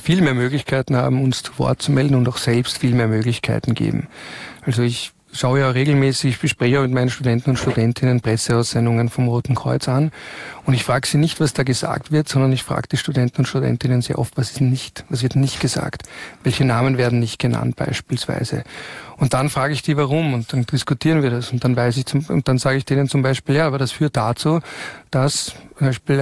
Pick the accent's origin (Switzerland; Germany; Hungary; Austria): Austria; das nehme ich auch für mich als Österreicher in Anspruch